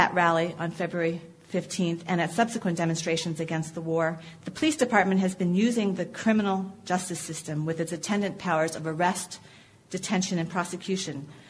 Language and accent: English; New York City, New York, United States; In my hometown, New York City, the police department has actively discouraged protests against the war in Iraq through several methods.